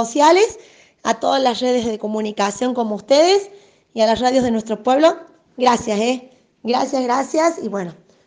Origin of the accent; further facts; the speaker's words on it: Córdoba, Argentina; yo siempre digo que soy adoptada en mi ciudad porque soy de Córdoba capital. Vine a vivir acá, a la ciudad de Colonia, a través del trabajo de mi marido, que es gendarme